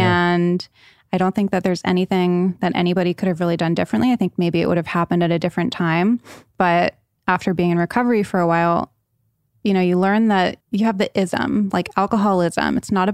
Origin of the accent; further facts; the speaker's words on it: Rhode Island, United States; but I grew up in Rhode Island, really had everything, had a lot of opportunities and had a lot going on.